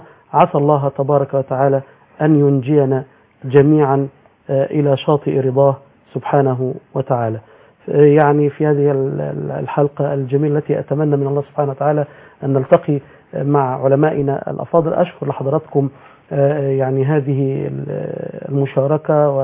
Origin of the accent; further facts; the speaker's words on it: Egypt; بلدنا مصر